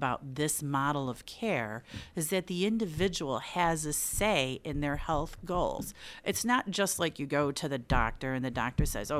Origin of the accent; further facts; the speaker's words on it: Buffalo, New York, United States; I was born and raised in South Buffalo.